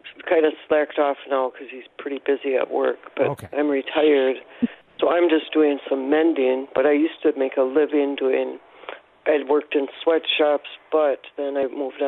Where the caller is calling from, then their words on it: Stevens Point, Wisconsin, United States; I'm calling from Stevens Point, Wisconsin